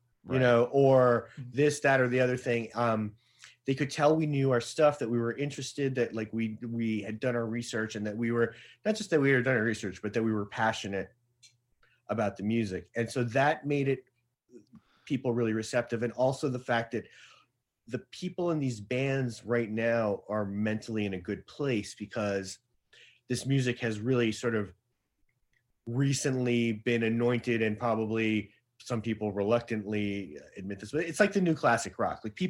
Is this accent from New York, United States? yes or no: yes; New York, United States; And I wasn't even really aware, even though I grew up in New York, of sort of like the interconnectedness of these cover bands in the early 80s